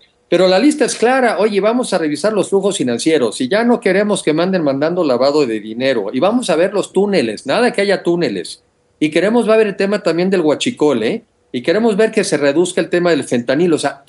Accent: Mexico; Yo como mexicano lo veo bien

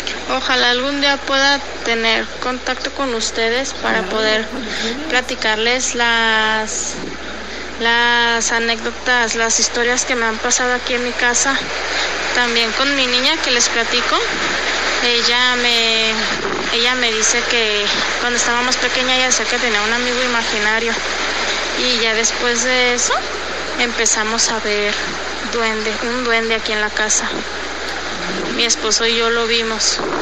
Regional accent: Guadalajara, Jalisco, Mexico; de Guadalajara.

